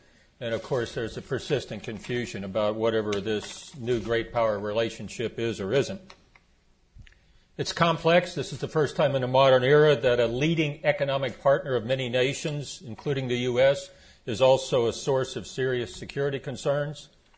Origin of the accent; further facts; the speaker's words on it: United States; accent: American; I feel like I should apologize for my accent. It occurs to me I'm the only person up here without a record of ever having a residence in Australia. But you'll have to excuse my Americanisms here, Peter.